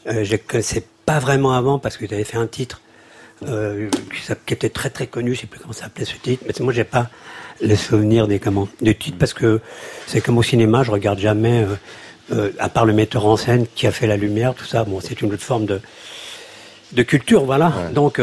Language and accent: French; France; moi, je suis français, je chante en français